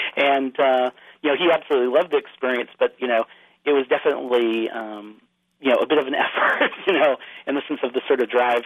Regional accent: Independence, Missouri, United States; I grew up outside Independence, Missouri

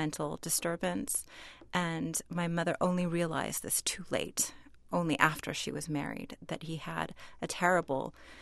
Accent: California, United States; many of these scents, as you say, were familiar to me growing up in California. Our world was very much an Iranian one. The one we recreated in California was an Iranian world.

